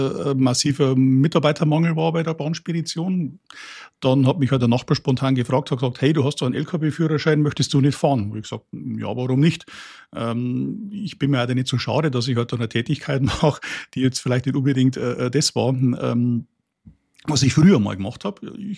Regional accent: Dietfurt an der Altmühl, Bavaria, Germany; 57 Jahre alt. Wir kommen ursprünglich aus Dietfurt an der Altmühl. Das liegt ziemlich genau in der Mitte von Bayern, aus dem Naturpark Altmühltal.

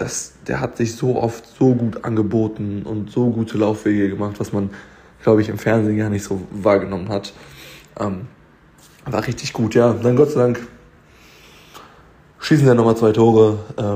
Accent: Italy; als Italiener waren wir doch in der Unterzahl.

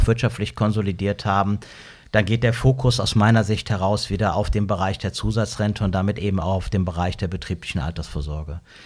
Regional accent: Rhineland, Germany; so als Rheinländer

